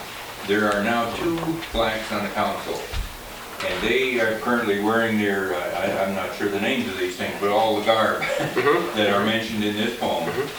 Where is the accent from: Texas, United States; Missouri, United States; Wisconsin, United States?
Texas, United States; Dallas; I'm from Dallas